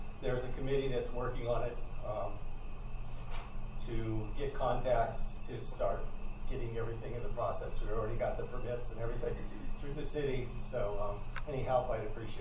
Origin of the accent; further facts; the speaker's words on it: Garden Grove, California, United States; It's in my hometown, and I think it's going to be a welcome asset to the city of Garden Grove